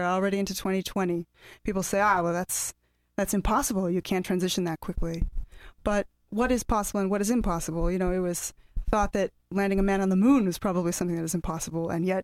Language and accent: English; Monterey, California, United States; from Monterey.